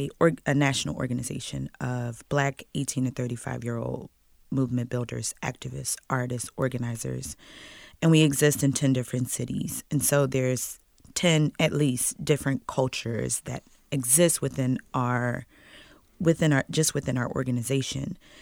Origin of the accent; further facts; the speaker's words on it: Philadelphia, Pennsylvania, United States; I've been politicized in the South. I'm from Philly, but all of my politicization has come in the South with a Southern context.